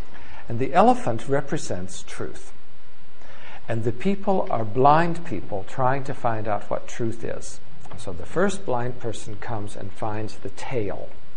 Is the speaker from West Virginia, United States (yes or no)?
no; California, United States; now in Switzerland; from Switzerland and originally from California.